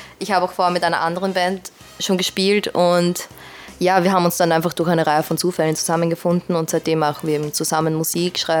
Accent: Theresienfeld, Lower Austria, Austria; ich bin nicht aus Wiener Neustadt, ich komme aus Theresienfeld. Ich bin 18 Jahre jetzt

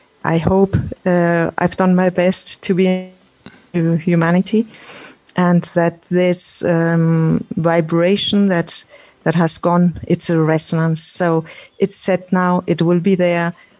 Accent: Spain; I'm from Spain.

